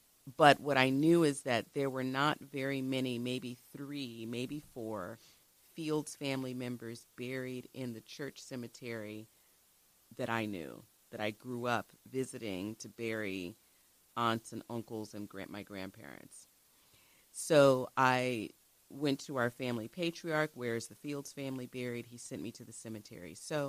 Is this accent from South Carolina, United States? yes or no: yes; South Carolina, United States; I was like, but we're not from Buford. We're from Colleton County. It's right next door, right?